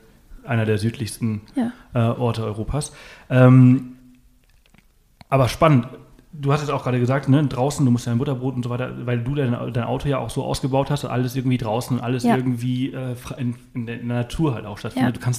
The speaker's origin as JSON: {"language": "German", "region": "Balearic Islands", "country": "Spain", "tie": "born or raised there", "said": "Ich bin auf Mallorca aufgewachsen."}